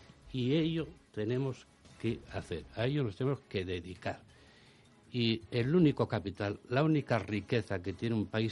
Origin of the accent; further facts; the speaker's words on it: Spain; A nosotros, como españoles, no nos interesa la diversidad